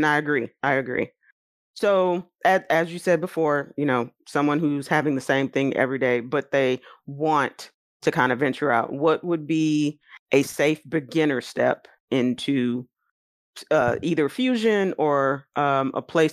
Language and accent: English; Houston, Texas, United States; Being, I was born and raised here in Houston, being exposed to so many different things.